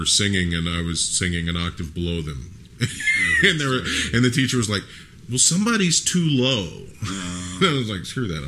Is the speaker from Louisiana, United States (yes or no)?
yes; Lafayette, Louisiana, United States; I grew up in Lafayette, Louisiana.